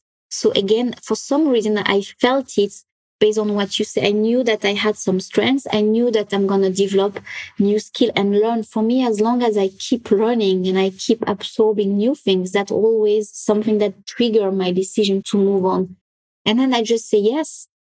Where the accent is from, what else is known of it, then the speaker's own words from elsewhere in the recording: France; English is a second language; moved away as an adult; So Sarah, you know, I'm French. I'm sure you can tell by my accent. Try to hide it, but doesn't work.